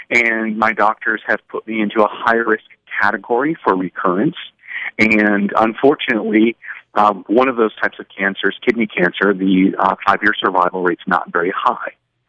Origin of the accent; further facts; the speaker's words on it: Port Leyden, New York, United States; I grew up in Lewis County in Port Lydon and lived there up until the time I went to college. And my family still lives in the area, so I absolutely consider that home.